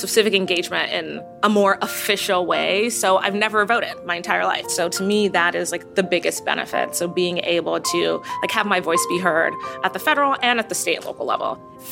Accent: Toronto, Ontario, Canada; now in United States; I'm from Toronto, Canada. So my parents are actually from Kenya originally, and they immigrated from Kenya to Canada, which is where I was born.

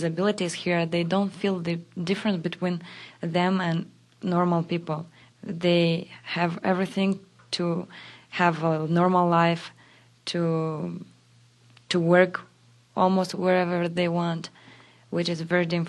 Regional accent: Moldova; English is a second language; now in United States; I'm from Republic of Moldova. I have been in U.S. already for 1 month.

